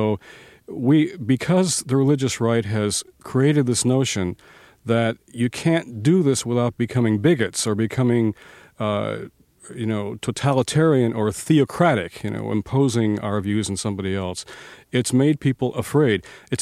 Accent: Detroit, Michigan, United States; Well, I grew up in Detroit, and you know, the home of Motown.

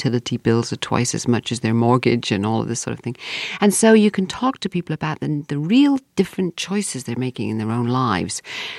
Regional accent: United Kingdom; in my home country of Britain

